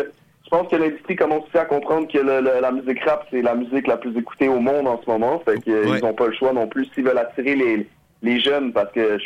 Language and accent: French; Montreal, Quebec, Canada; born there; Moi, je suis né à Montréal. J'ai pas beaucoup de famille, en fait, ici. J'ai beaucoup plus de famille en France.